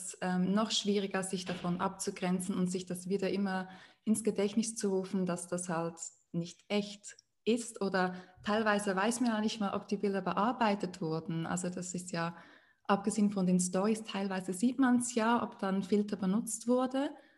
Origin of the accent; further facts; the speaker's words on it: Switzerland; German is a second language; Vielleicht hört man es, ich komme aus der Schweiz. Daher entschuldigt, wenn mein Deutsch nicht allzu gut ist. Ja, ich bin 28 Jahre alt